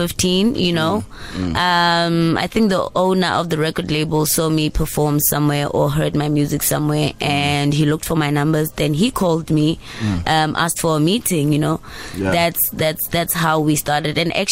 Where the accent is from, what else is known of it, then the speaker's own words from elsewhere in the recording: Mahikeng, North West, South Africa; now in Johannesburg, South Africa; from Bugunwu Pirima Northwest, a place called Muff Town. I started my musical journey around 2008. Obviously, coming from Muff Town